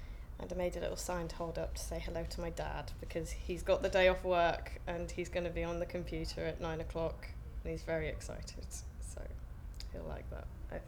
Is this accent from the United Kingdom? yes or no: yes; South West England, United Kingdom; now in London, United Kingdom; I'm 20, and I'm from Devon, but now I live in North London.